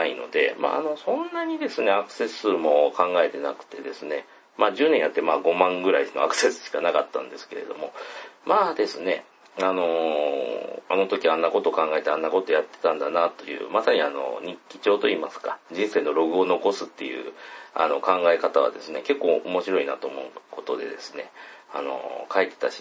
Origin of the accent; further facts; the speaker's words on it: Kansai, Japan; 出身は関西の方なんですけども、